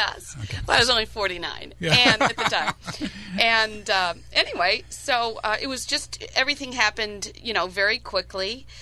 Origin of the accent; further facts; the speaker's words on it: St. Louis, Missouri, United States; I'm from St. Louis. My dad is as well.